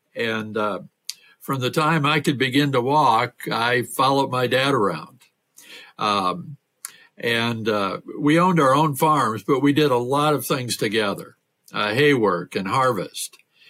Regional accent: South Dakota, United States; I grew up in the Deep South, the southern part of South Dakota. And my dad always said we were from the Deep South.

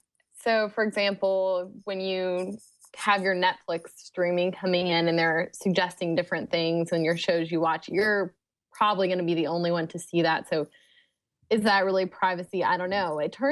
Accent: the South, United States; I usually say data, but I'm also from the South.

